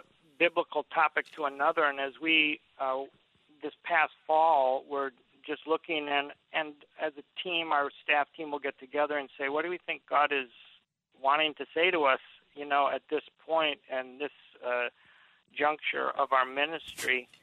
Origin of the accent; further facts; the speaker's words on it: Minnesota, United States; I grew up in Minnesota, 10,000 lakes. I grew up fishing with my dad and my brother